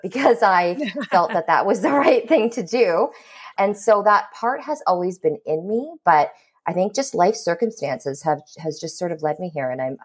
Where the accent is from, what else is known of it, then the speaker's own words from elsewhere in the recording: Listowel, Ontario, Canada; I grew up in Listowel. I'm the youngest of four kids. My parents immigrated here in the 70s.